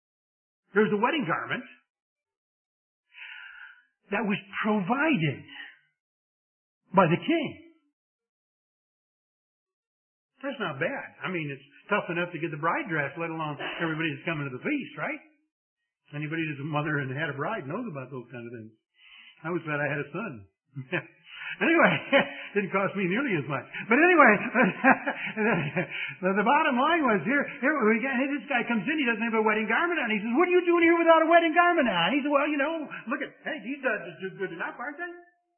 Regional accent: Scotland, United Kingdom; Maybe it's because I'm Scottish.

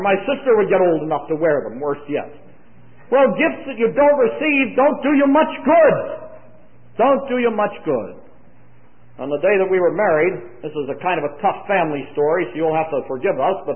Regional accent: Pennsylvania, United States; I'm from Pennsylvania, and if you went barefooted very much, you got stuck in the cold.

